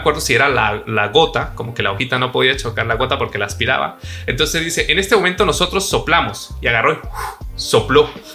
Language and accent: Spanish; Venezuela; now in Madrid, Spain; yo soy de Venezuela, actualmente vivo en Madrid.